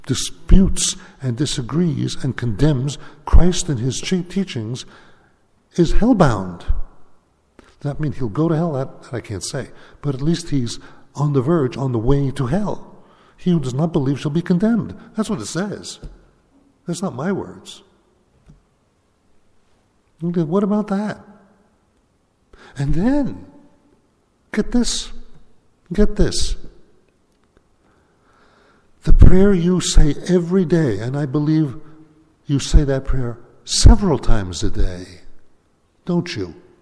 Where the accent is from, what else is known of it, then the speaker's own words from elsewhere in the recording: United States; Actually, I'm very American. I love my country.